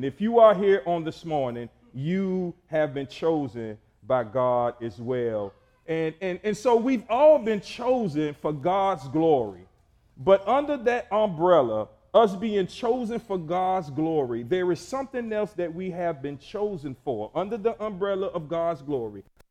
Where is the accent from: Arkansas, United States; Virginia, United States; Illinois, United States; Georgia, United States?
Georgia, United States; Savannah; I'm from Savannah, Georgia. I grew up on the west side of Savannah.